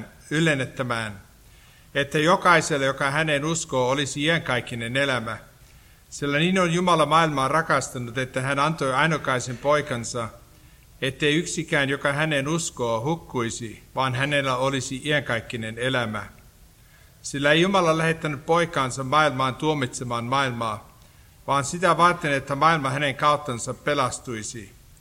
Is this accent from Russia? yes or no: no; United States; Minä olen syntynyt USA:ssa, minä olen amerikkalainen.